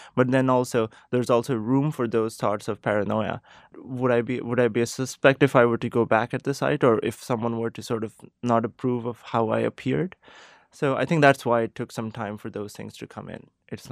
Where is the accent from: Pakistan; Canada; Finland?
Pakistan; moved away as an adult; now in United States; I am from Pakistan. I was born and raised there. And I moved to the United States about 3 years ago to pursue research and then now residency in Beth Israel Deaconess Medical Center.